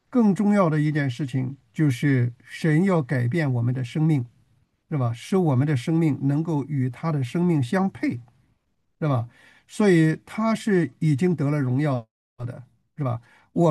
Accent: China; 我又不是以色列人，是吧？你看读旧约的时候都是以色列啊

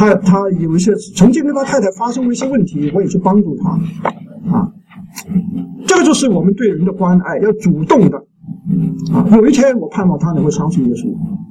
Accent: China; 我们中国人呢，就有2周的假期的。

